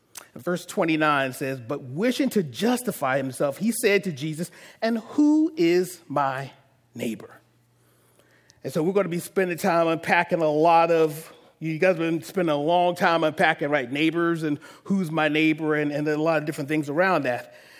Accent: Philadelphia, Pennsylvania, United States; I'm born and raised in Philadelphia, and it's, you know, brotherly love.

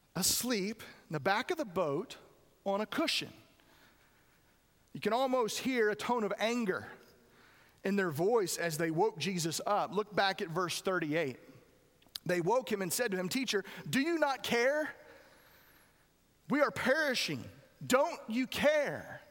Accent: Merritt Island, Florida, United States; Now, being from Florida, I grew up around boats. I grew up on Merritt Island.

